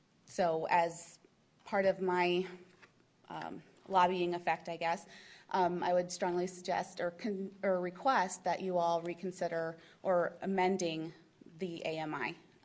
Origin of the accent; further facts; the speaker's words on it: Virginia, United States; I am coming from the Western Loudoun area, and I have lived here since I was 9 years old.